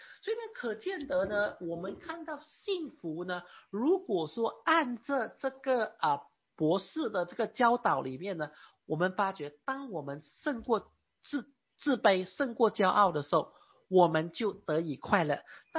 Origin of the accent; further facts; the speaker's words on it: Malaysia; 我是在马来西亚长大的嘛，我们主要学的是学马来文啊，那我们在学院跟大学主要学的是学英文啊，所以我们中文呢在我们学校只是一本书是中文而已